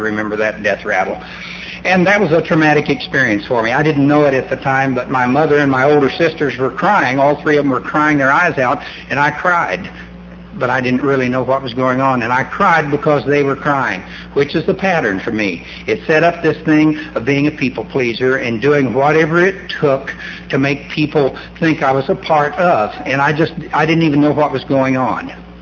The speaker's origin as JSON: {"language": "English", "region": "Oklahoma", "country": "United States", "tie": "born or raised there", "said": "But I grew up in Oklahoma, and we said y'all there, you all, usually, instead of y'all."}